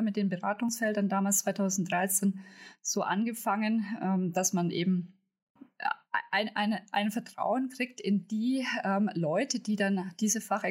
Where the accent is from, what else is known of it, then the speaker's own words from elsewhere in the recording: Bavaria, Germany; als Franke